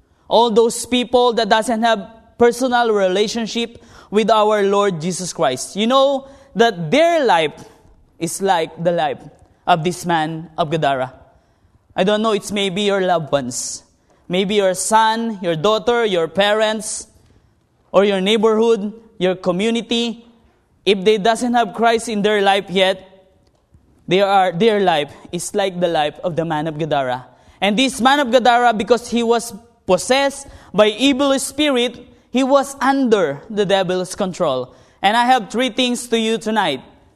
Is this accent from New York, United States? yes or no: no; Ohio, United States; So I am from Ohio, but I will not preach you the acronym Ohio.